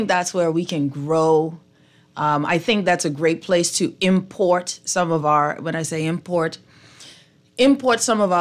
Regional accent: Bahamas; now in Canada; Oh, well, I'm a citizen of the Bahamas

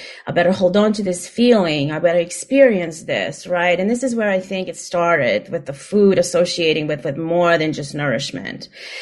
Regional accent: Ukraine; moved away as an adult; So I am from Ukraine originally. I was born in Ukraine. I came here when I was 18 years old.

